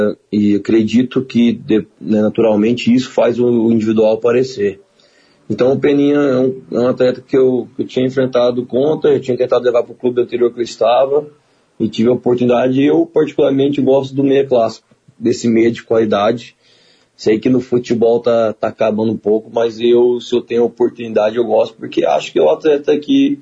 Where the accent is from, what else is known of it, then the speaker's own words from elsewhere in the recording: Rio Verde, Goiás, Brazil; Eu sou de Rio Verde, Goiás. Rio Verde é uma cidade onde o futsal era muito forte na época.